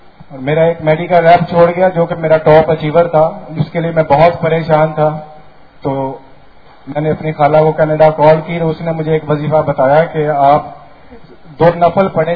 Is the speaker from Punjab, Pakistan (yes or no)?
yes; Bahawalnagar, Punjab, Pakistan; میں بہاول نگر سے تعلق رکھتا ہوں۔